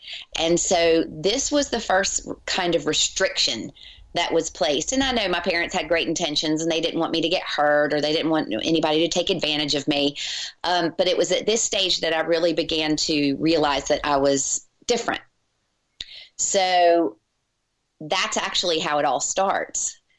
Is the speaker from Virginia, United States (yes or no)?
yes; Virginia, United States; now in Charleston, United States; I was from Virginia originally, and I was in school in South Carolina. And so I moved to Charleston